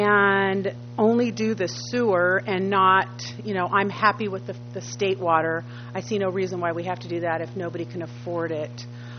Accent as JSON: {"language": "English", "town": "North Morro Bay", "region": "California", "country": "United States", "said": "I'm from North Morro Bay, and I just want to make sure that everybody that's watching or that's here is aware"}